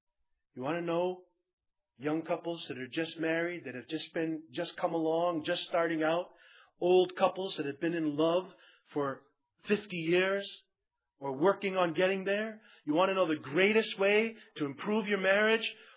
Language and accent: English; Maine, United States; I grew up in Maine, where almost all of the people that I knew I had grandparents who spoke French.